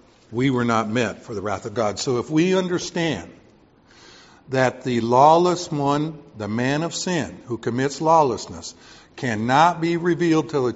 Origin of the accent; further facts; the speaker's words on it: Texas, United States; When I was growing up in Texas, the 2 biggest ranches in the world were the King's Ranch, and the 2nd biggest was the 666 Ranch.